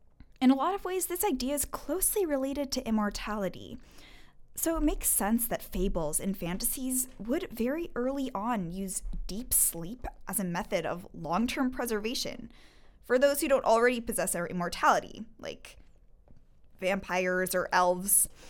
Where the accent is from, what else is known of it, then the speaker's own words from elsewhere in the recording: California, United States; This definitely appeals to me because, well, I'm from Southern California.